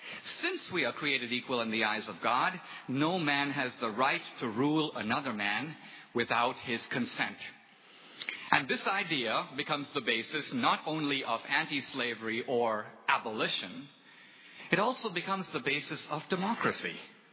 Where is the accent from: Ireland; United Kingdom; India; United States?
India; When I grew up in India, we learned a proverb that says, in effect, that tears of strangers are only water.